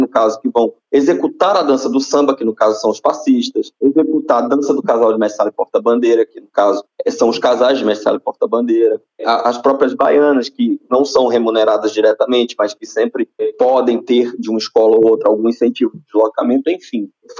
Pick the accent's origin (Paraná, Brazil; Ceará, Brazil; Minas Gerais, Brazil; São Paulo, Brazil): Ceará, Brazil; eu sou nordestino, sou cearense